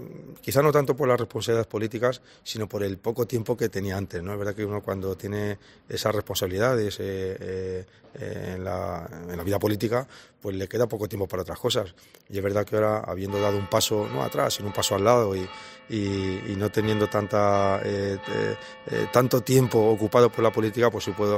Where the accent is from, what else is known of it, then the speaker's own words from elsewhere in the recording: Alcázar de San Juan, Castilla-La Mancha, Spain; ha sido en la Plaza de Toros de mi pueblo, de Alcázar San Juan